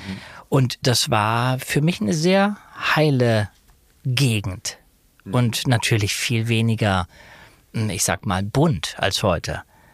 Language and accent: German; Denmark; born there; Aber da ich auf dänischem Grund geboren wurde, könnte ich nach 6-monatigem Aufenthalt die dänische Staatsbürgerschaft erwerben